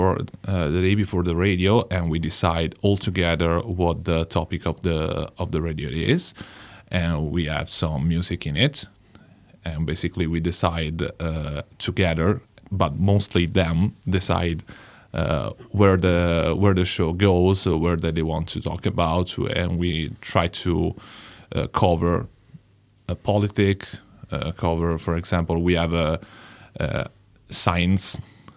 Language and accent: English; L'Aquila, Abruzzo, Italy; We're from Italy, especially in L'Aquila, which is a very small city.